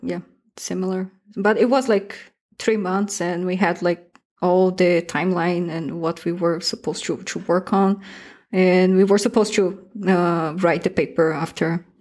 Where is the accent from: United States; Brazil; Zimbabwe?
Brazil; English is a second language; moved away; So when I came here for the exchange student, as an exchange student, I couldn't speak English. Like I went to school in Brazil, like to English school, but it was like basics.